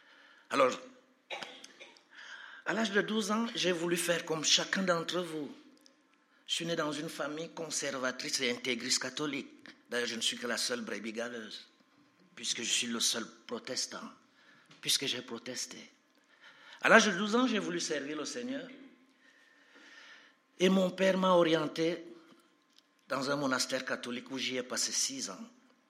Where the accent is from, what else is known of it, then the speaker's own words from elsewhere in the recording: Cameroon; moved away; also born or lived in Mali / Burkina Faso; c'est comme ça que je suis parti du Cameroun pour le Mali, faire une école de formation des disciples.